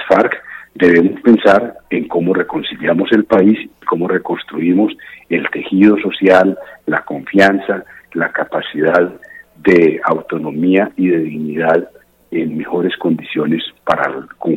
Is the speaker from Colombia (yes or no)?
yes; Colombia; Esos somos los colombianos